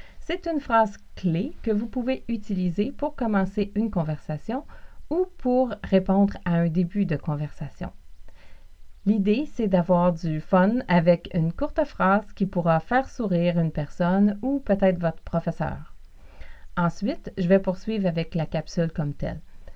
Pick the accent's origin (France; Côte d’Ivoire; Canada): Canada; Quebec; accent: Quebec; parce que je viens de la rive sud de Montréal, je ne peux pas vraiment considérer que mon accent représente l'ensemble des accents du pays.